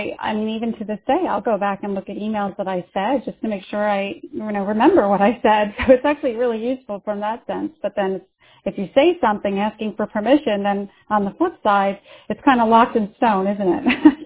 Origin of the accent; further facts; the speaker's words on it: New York, United States; So, I'm from New York. I don't know if this is a local New York thing, but I always used to tend to use the words, let's nail it down.